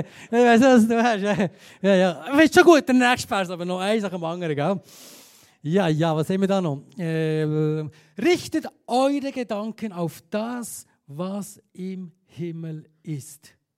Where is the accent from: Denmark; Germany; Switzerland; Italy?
Switzerland; Wir sind ja Schweizer.